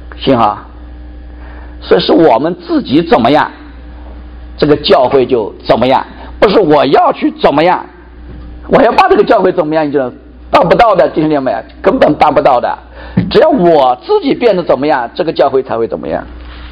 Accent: China; 我们中国人这个读书很厉害

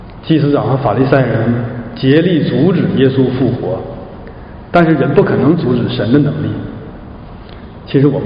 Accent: Shenyang, Liaoning, China; 我的老家在辽宁沈阳，

